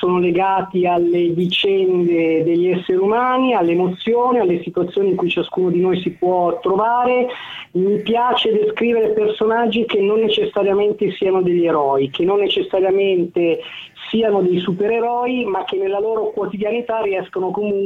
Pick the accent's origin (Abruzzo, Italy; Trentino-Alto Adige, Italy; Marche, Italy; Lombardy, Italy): Lombardy, Italy; Milan; moved away as an adult; now in Rome, Italy; Io sono di Milano, da quasi 20 anni vivo stabilmente a Roma.